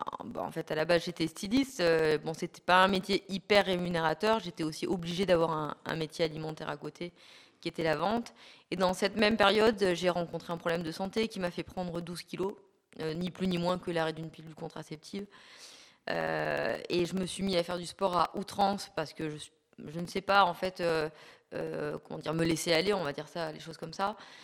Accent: Grenoble, Auvergne-Rhône-Alpes, France; J'ai grandi dans les Alpes, donc j'ai grandi à Grenoble et j'ai fait toutes mes études, toute ma scolarité, on va dire, à Grenoble.

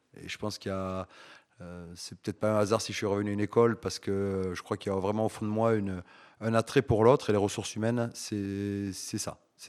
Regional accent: Toulouse, Occitanie, France; je suis né à Toulouse il y a un peu plus de 50 ans et que j'ai fait mes études pas très loin d'ici, au lycée Pierre de Fermat.

